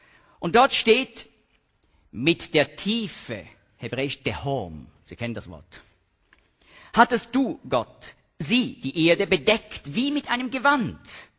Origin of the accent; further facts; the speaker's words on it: Switzerland; Das stellt auch alle Schweizer Berge in den Schatten, ja? Das sage ich als Schweizer.